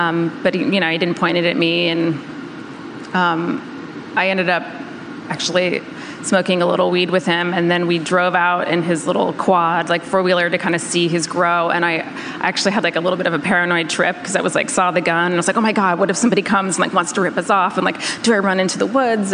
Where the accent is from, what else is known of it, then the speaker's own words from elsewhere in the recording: California, United States; also born or lived in New York City; I'm from the North Bay, and I was living in New York City, and I moved back there, and I think it really reconnected me to the like natural beauty of California.